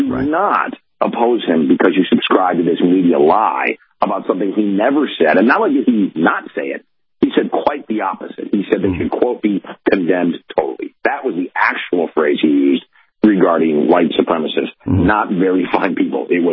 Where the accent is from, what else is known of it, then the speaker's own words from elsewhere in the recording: United States; But more importantly than being a Trump partisan is I'm an American.